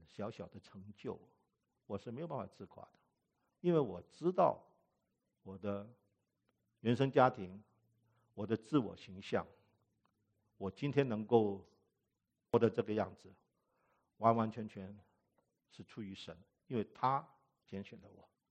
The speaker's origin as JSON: {"language": "Chinese", "country": "Hong Kong", "tie": "born or raised there", "lives_now": "United States", "said": "然后呢，我在香港长大啊"}